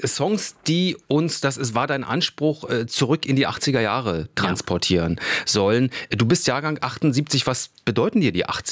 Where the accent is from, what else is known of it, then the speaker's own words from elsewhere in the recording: East Germany, Germany; Ich bin in der DDR groß geworden. Mhm. Wir haben Russisch gelernt.